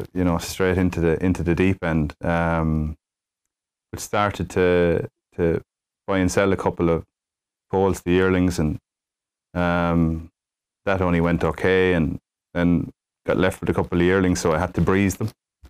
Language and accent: English; Tralee, County Kerry, Ireland; Tralee was I'm from Tralee, and the race meeting there was a big thing growing up.